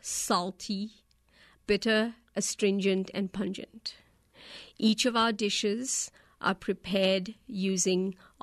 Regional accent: England, United Kingdom; also born or lived in Australia / South Africa / Singapore / Hong Kong; I did not grow up in India. My parents are Indian. They're from southern India. I grew up in England, Australia, South Africa, a little bit in Singapore, and a little bit in Hong Kong.

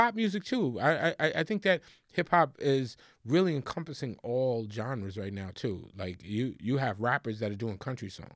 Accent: Bronx, New York, United States; Like, I grew up in the Bronx, very poor, welfare, all of that stuff.

